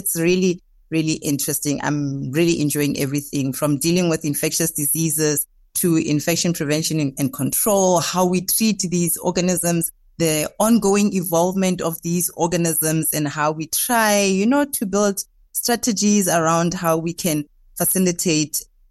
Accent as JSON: {"language": "English", "town": "Stilfontein", "region": "North West", "country": "South Africa", "tie": "born or raised there", "said": "I'm from Northwest in Stilfontein, very small town in Stilfontein. I grew up in the township called Kuma."}